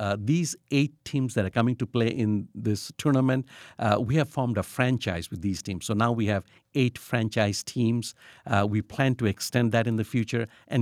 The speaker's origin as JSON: {"language": "English", "country": "Bangladesh", "tie": "born or raised there", "moved": "yes", "said": "When I was growing up in Bangladesh, I played cricket."}